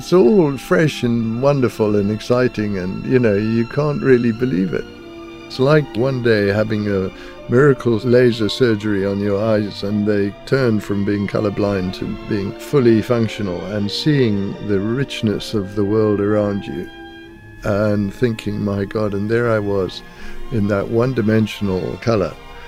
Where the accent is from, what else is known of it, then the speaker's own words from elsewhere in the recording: Zimbabwe; I come from Zimbabwe, and I went to school there.